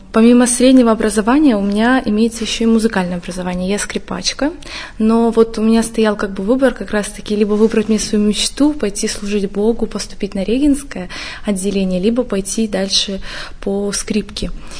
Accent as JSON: {"language": "Russian", "country": "Kazakhstan", "tie": "born or raised there", "also_born_or_lived": "Ukraine", "said": "Я родилась на Украине. Вскоре моя семья переехала в Казахстан. Как раз-таки там мы вместе с семьей пришли к православной вере."}